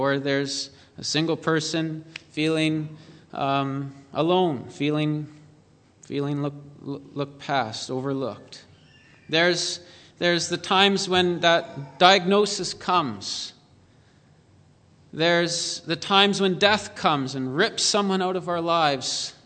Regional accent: Austin, Manitoba, Canada; growing up in Austin, Manitoba does not prepare you well for life in the Golden State.

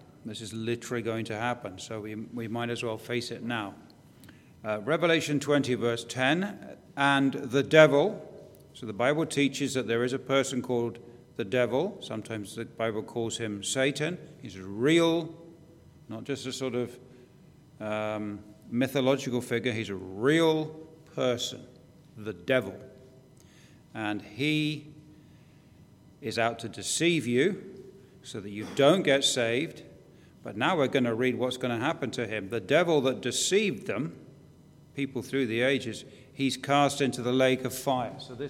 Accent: Northern Ireland, United Kingdom; Actually, I'm from Northern Ireland. I keep saying England. We just moved before we came

